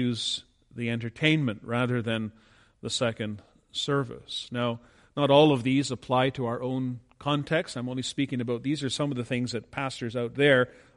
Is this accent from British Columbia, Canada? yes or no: no; Ontario, Canada; I remember growing up in Ontario, almost everything was closed on Sunday.